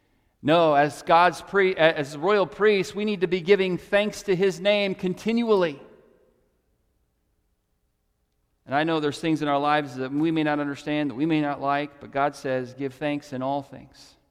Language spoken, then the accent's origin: English; United States; And just like as an American, I have some responsibilities in my nation